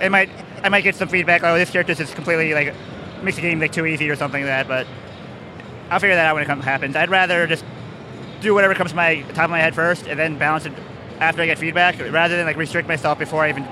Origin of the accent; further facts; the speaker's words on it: New York, United States; I'm from New York, so I know the other devs in the New York area.